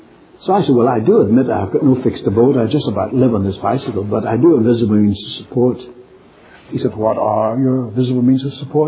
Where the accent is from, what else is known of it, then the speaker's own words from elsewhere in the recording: Ireland; I said, "No, I'm from Ireland." He said, "I knew you were a foreigner since you opened your mouth."